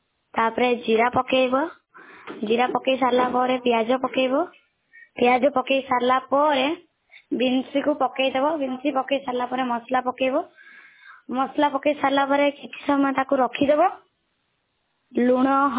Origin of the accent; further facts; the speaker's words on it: Raikhal, Odisha, India; ମୋ ଗାଁ ରାଇଖଲ।